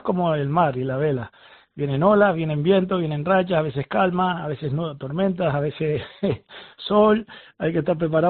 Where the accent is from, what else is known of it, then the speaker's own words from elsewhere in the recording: Canary Islands, Spain; y que somos canarios, los canarios nos gusta el mar.